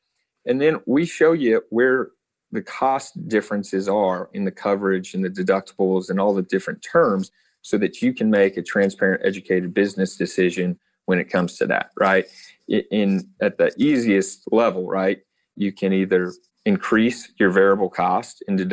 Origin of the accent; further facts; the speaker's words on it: Dallas-Fort Worth, Texas, United States; And I'm from Dallas-Fort Worth originally